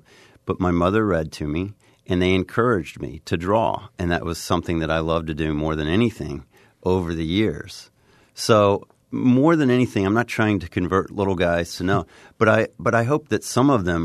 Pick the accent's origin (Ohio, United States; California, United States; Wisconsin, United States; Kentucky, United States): Kentucky, United States; Lexington; also born or lived in Missouri; I grew up in Lexington, Kentucky, born in Missouri, and this is one thing I do share with the little guys